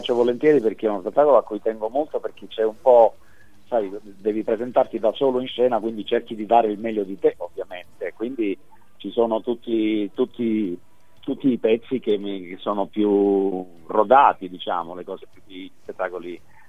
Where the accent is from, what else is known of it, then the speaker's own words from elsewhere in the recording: Sicily, Italy; now in Rome, Italy; perché da siciliano sono stato accolto in questa città